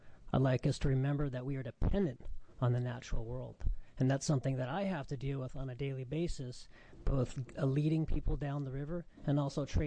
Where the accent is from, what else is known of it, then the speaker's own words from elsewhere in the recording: Oregon, United States; I come from Jackson County.